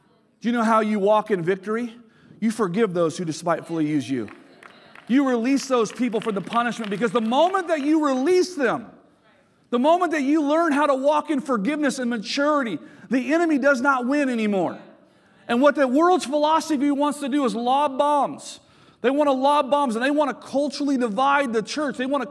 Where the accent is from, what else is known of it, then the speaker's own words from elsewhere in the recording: California, United States; I came from the Bay Area, Solano County, the most diverse county in the state of California.